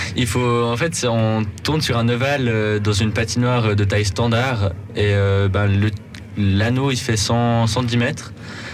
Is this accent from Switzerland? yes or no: yes; Switzerland; ça fait quand même quelque chose de se dire on est suisse.